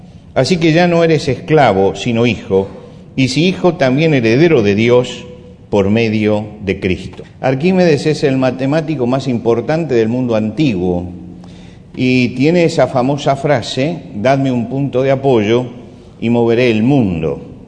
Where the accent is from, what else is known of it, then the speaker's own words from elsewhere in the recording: Argentina; Cuando hablamos de que somos argentinos, tenemos una bandera celeste y blanca